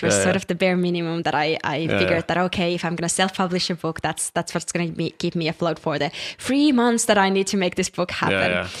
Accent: Finland; because I come from Scandinavia or Finland, it would be a red-haired little girl

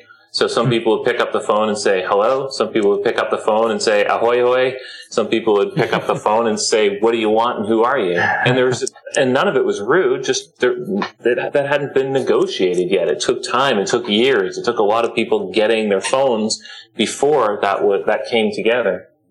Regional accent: Canada; I want to distinguish between you and me as an American and a Canadian

